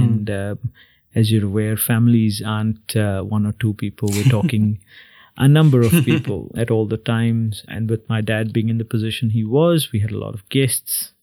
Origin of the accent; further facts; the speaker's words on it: Belgaum, Karnataka, India; I'm originally from India, born in a district called Belgaum, which is part of Karnataka, which is a southwestern state in India.